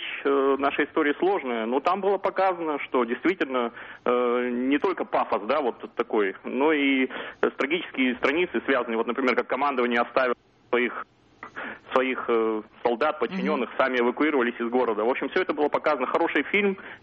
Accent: Sevastopol, Ukraine; я просто сам из Севастополя выходил

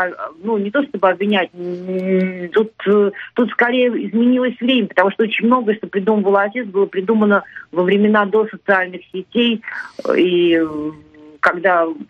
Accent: Saint Petersburg, Russia; в то, что мы петербуржцы, ленинградцы, петербуржцы

